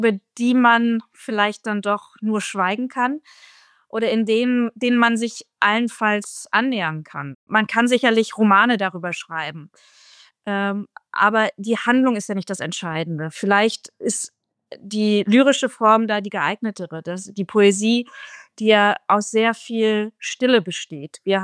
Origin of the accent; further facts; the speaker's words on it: Bremen, Germany; Ich bin in Bremen aufgewachsen. Da ist man als Katholikin sehr in der Minderheit.